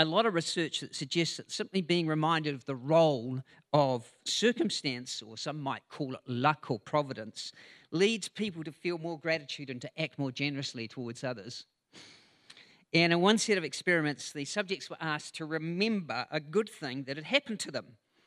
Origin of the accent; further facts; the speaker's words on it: New Zealand; born there; is because I was born here in New Zealand.